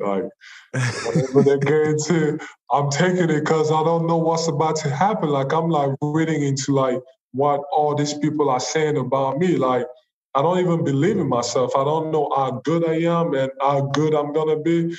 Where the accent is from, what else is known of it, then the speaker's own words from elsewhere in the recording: Cameroon; I'm not from here, I'm from Cameroon